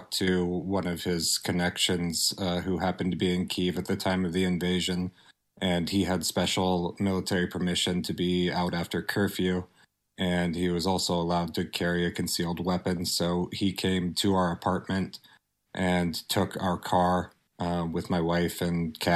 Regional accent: Nebraska, United States; also born or lived in Ukraine; I've been doing quite a few interviews with local media back in my home state of Nebraska

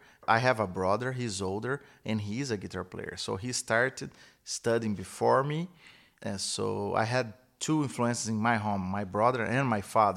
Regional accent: Franca, São Paulo, Brazil; So I am from Franca. It's a small town in Brazil. I was born there in 1980

